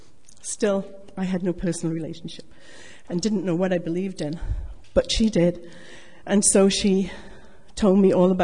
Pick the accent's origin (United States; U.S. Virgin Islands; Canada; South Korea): Canada; moved away; Well, as most of you know, Mike and I emigrated from Canada in 1968.